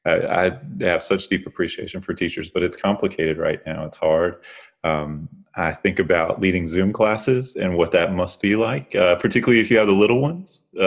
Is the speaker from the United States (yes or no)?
yes; North Carolina, United States; in Charlotte, Mecklenburg, in my home state, North Carolina.